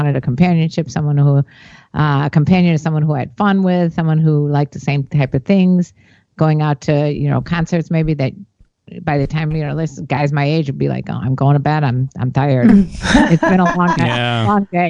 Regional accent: Northbrook, Illinois, United States; We're North Shore, lived in Northbrook most of Cam was born in Northbrook. I've been in Chicago area in and out of the north suburbs since I was 1 year old.

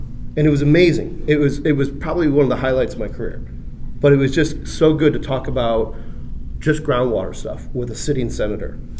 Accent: Illinois, United States; I went out to Texas, Minnesota, Florida, my home state of Illinois.

